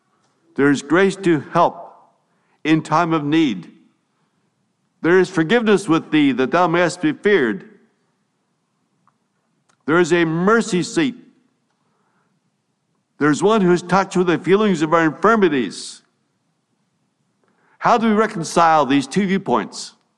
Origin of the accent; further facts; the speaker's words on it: Costa Rica; I'm from Latin America, I'm from Costa Rica.